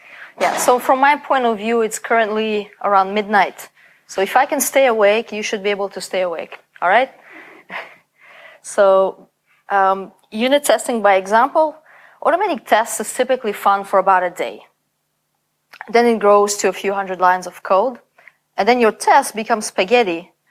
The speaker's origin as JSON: {"language": "English", "country": "Canada", "said": "And I come from Canada."}